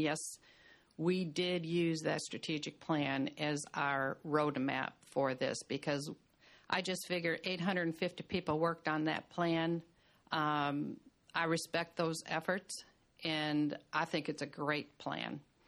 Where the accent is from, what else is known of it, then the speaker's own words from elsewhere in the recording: United States; accent: Yankee; Is he making fun of my Yankee accent?